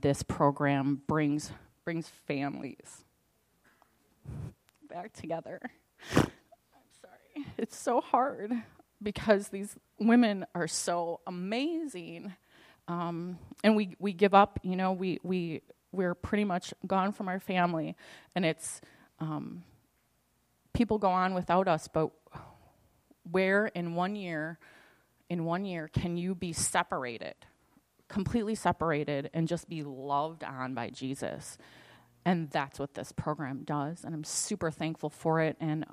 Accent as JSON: {"language": "English", "town": "Green Bay", "region": "Wisconsin", "country": "United States", "said": "I'm from the Green Bay area, so it's really humbling to be back in your part of town"}